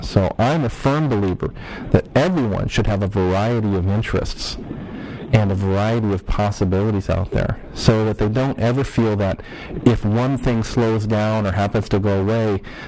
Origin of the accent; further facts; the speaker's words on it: Ohio, United States; now in Los Angeles, United States; the second job I had here in Los Angeles 20 years ago when I moved from my home state of Ohio